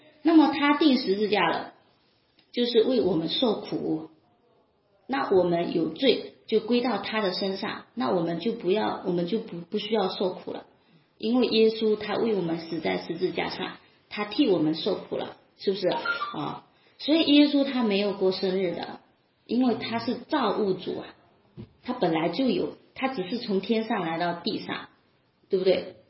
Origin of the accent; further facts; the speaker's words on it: China; 我是中国人，那我去美国，那我没有去美国之前我已经存在了，我是在中国啊